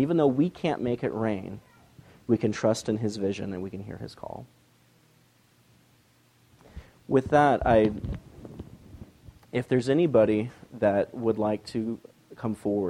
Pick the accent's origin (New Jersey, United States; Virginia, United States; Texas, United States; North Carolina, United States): Texas, United States; San Antonio; I am from San Antonio, Texas. We have a pretty good basketball team out there